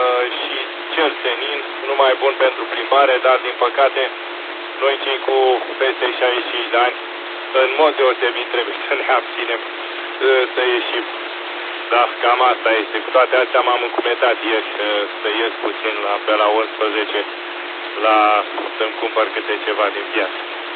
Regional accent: Slobozia, Ialomița County, Romania; de Slobozia

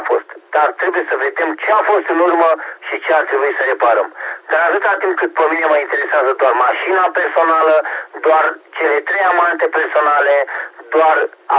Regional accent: Romania; Sunt mândru că sunt român

